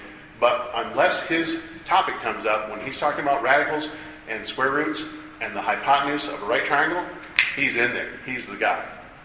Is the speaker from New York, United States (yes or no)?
no; Indiana, United States; from my home state, Indiana, their standards.